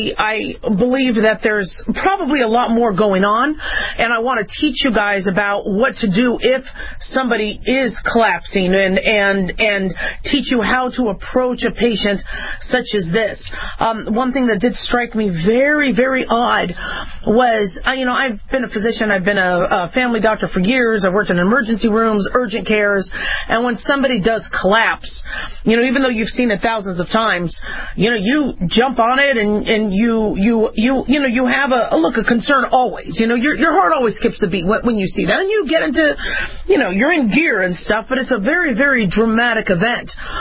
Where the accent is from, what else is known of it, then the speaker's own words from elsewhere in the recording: Phoenix, Arizona, United States; I grew up in Phoenix, so, you know, I'm a big fan of the Cardinals